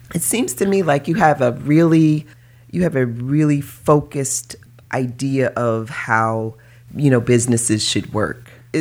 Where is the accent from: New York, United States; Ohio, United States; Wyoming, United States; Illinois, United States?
New York, United States; just going through all that because I'm a New Yorker.